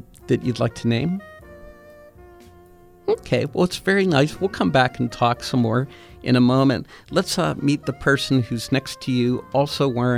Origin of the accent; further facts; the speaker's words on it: Churchill, Pennsylvania, United States; I grew up in Churchill.